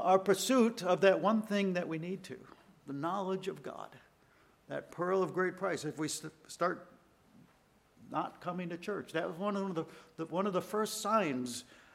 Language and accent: English; Cleveland, Ohio, United States; up in my hometown of Cleveland